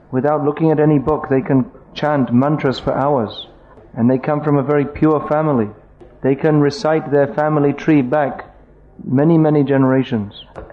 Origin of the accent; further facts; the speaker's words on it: United Kingdom; Of course, I'm from Britain, and British tend to think the British are the best.